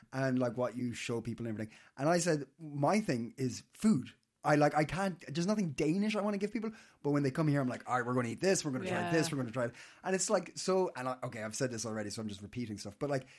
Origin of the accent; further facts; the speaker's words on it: Cork, Munster, Ireland; Cork. Down south.